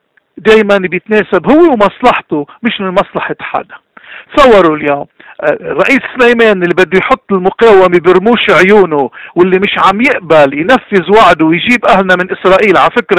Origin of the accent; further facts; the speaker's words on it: Lebanon; نحن كلبنانيين عم نعاني من وقت ما أخذنا الاستقلال بالأربعينات